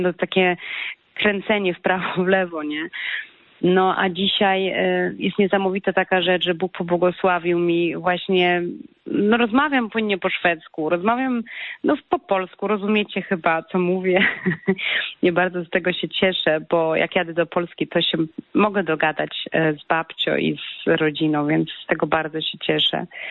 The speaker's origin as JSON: {"language": "Polish", "country": "Sweden", "tie": "born or raised there", "said": "ja się czuję bardzo Polką, choć tu się urodziłam w Szwecji, ja tutaj wzrastałam, mam szwedzkie koleżanki, praktycznie żadnej polskiej"}